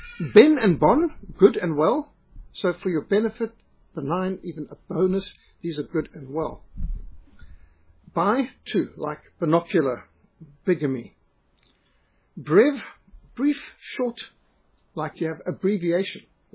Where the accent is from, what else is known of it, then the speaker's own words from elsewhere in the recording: Zimbabwe; I'm from Rhodesia, and we pride ourselves on being more English than English, and Latin was considered essential to education.